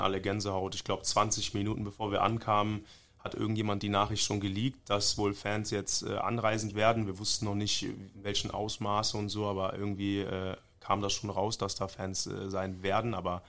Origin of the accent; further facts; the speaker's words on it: Germany; ich bin Deutscher, ich bin hier geboren, aufgewachsen, meine Mutti ist richtig deutsch, also ich bin deutsch, aber ich habe natürlich nigerianische Vorfahren. Mein Vater ist Nigerianer und demnach bin ich halb